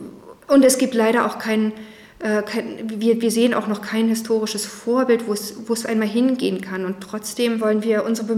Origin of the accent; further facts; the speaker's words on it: Berlin, Germany; born there; Ich bin 1976 in Ost-Berlin geboren worden, bin seit, jetzt muss ich überlegen, 21 Jahren schon mit einem Belarussen verheiratet. Wir haben auch gemeinsam in Belarus gelebt